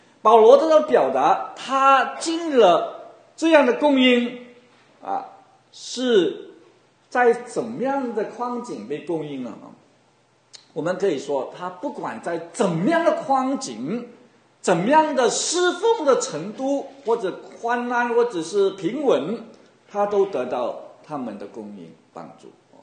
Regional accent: China; 好像我们中国人也讲，我们不忘记恩典哦，这我们有恩必报啊。

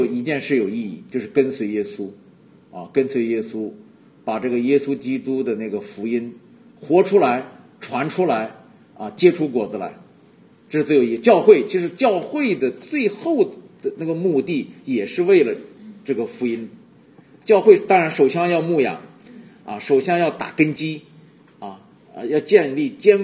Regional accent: China; 就像那个庄稼，我在农村长大的，庄稼到了该收的时候不收，几天就烂，抢收抢种，是不是这样？抢收庄稼，中国大陆真的这样。

